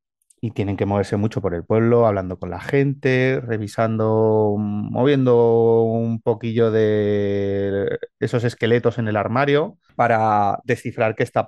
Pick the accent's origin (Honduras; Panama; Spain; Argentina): Spain; Aragon; Yo he barrido mucho para casa y creo que he dejado mucho de mi pasión por mi tierra en las líneas de la aventura.